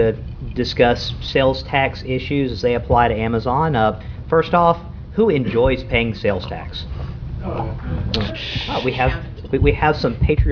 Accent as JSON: {"language": "English", "region": "Mississippi", "country": "United States", "said": "I'm an attorney from Mississippi."}